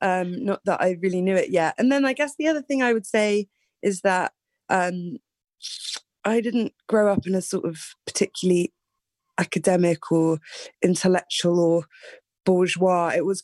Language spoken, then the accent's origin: English; London, United Kingdom; I'm from Northwest London, and then I grew up with my mum just in the countryside, mostly outside of London.